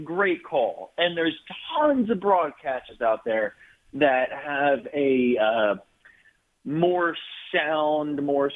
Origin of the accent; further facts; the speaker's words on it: New Jersey, United States; now in Kentucky, United States; So I'm calling from Kentucky. I moved from New Jersey. I've lived in New Jersey all my life.